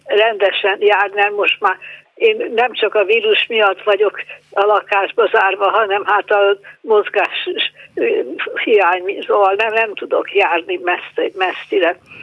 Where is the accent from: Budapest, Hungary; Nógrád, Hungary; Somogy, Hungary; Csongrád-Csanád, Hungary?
Budapest, Hungary; én Budapestről jöttem, és hát próbálom a nyelvet tanulni